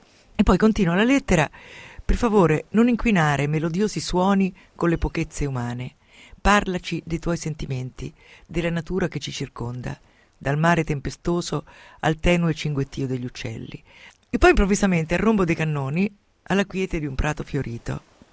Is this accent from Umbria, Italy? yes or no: yes; Umbria, Italy; nel mio paese umbro